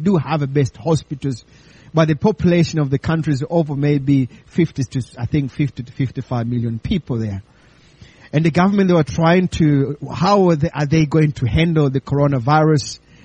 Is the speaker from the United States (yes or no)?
no; Tanzania; moved away; I'm original from Tanzania.